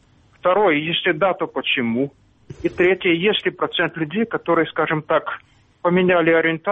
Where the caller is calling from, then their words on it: Sloviansk, Donetsk Oblast, Ukraine; Славянска.